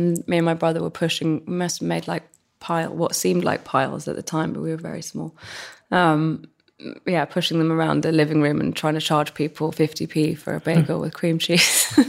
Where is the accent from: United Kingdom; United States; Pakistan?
United Kingdom; London; And also growing up in West London as well